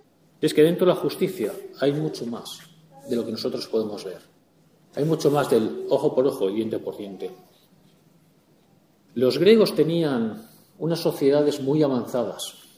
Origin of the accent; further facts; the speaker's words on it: Spain; Lo más cómico, como no es normal, somos nosotros, los españoles.